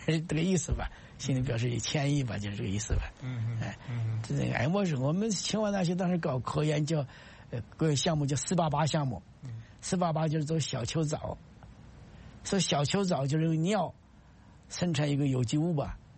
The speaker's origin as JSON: {"language": "Chinese", "country": "China"}